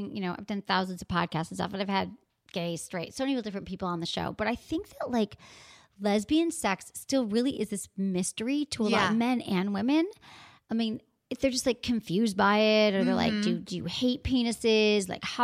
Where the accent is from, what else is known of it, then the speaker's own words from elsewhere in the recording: Midwest, United States; I'm from the Midwest, like air. I say long A's.